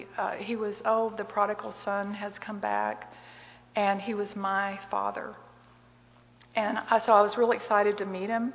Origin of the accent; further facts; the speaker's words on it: Tennessee, United States; So, I grew up in Tennessee. When I was 2, my brother was 4, my sister wasn't quite born yet. My father abandoned us. It was a coal mining town.